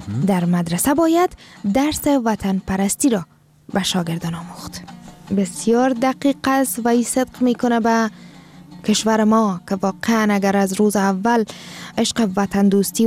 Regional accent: Afghanistan; وقتی ما افغان هستیم،

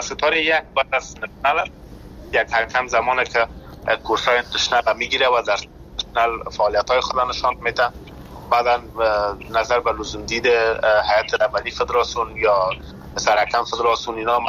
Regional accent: Afghanistan; born there

